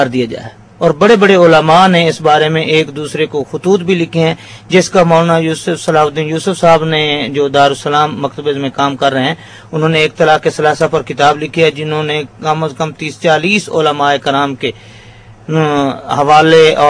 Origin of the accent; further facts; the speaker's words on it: Kabirwala, Punjab, Pakistan; ہمارا علاقہ جو ہے وہ کبیر والا ہے، ضلع خانے وال، پنجاب کے اندر ضلع خانے وال کبیر والا ہے